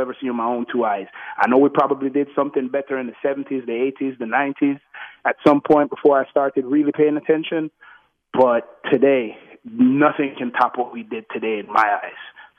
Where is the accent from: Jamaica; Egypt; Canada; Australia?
Jamaica; now in Houston, United States; I'm a Jamaican, born and raised in Jamaica, moved to Houston in 1997